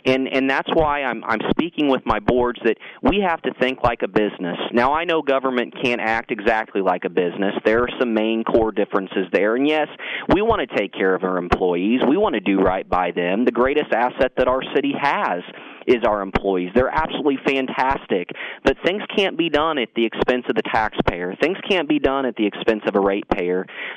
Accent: Frankfort, United States; to move my hometown forward. That's what this was about for me. It wasn't a stepping stone. It wasn't a salary. It was simply I wanted to come back. I wanted to utilize my time on this earth, no matter how long it may be, and I wanted to make a difference for Frankfort.

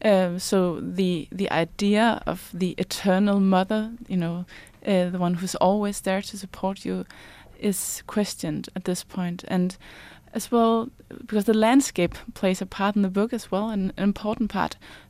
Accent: Central Denmark Region, Denmark; I grew up in Mols Mountains, and when I grew up, the hills were covered with trees. It was like one big forest.

